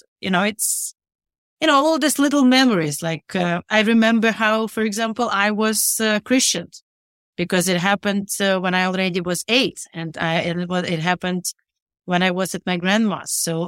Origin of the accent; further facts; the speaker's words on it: Rivne, Rivne Oblast, Ukraine; I was born and raised in Rivne, which is northwestern Ukraine.